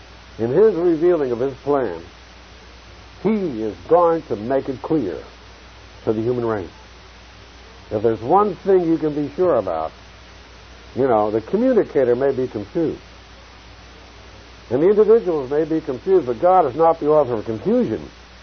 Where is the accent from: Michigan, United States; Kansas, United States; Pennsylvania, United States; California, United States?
Pennsylvania, United States; Philadelphia; we grew up in Philadelphia